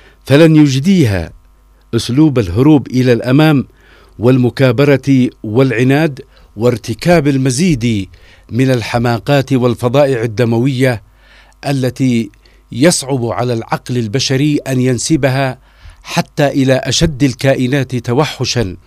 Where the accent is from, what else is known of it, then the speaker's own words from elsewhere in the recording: Yemen; وهذا ما لا نقوله نحن كيمنيين